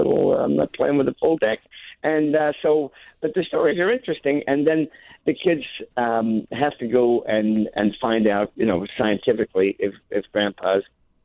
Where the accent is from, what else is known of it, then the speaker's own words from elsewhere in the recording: Australia; I grew up in Australia.